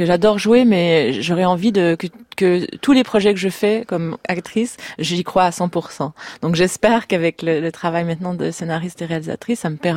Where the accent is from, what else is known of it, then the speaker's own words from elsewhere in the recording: Quebec, Canada; born there; moi, je suis née au Québec. Ma mère, elle est d'origine écossaise, francophone. J'ai aussi du sang scandinave. Mon père, il est tunisien, mais il est berbère.